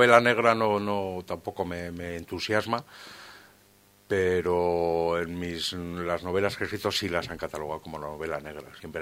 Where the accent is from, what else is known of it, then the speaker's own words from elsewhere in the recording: Basque Country, Spain; now in Formentera, Spain; De Euskadi me fui por unas cuantas cosas y de Barcelona por el ruido de la ciudad, no lo soporto. Yo siempre he vivido en un pueblo pequeño, digo, bueno, me fui de Euskadi, voy a vivir en una ciudad, voy a conocer cómo es una gran ciudad. He durado 4 años y fuera.